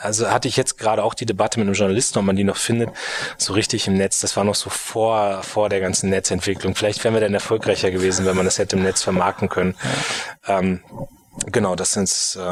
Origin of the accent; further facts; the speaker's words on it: Munster, Lower Saxony, Germany; Meine Heimatstadt selbst ist Munster, kennt man als größten Heeresstandort, also Bundeswehrstandort. Und genau, da lebe ich auch immer noch, aber natürlich mittlerweile auch sehr viel in Berlin.